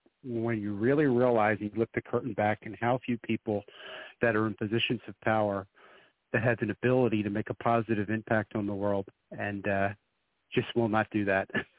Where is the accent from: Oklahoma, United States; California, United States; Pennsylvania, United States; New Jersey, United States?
Pennsylvania, United States; he's from Delaware, so I'm from Pennsylvania.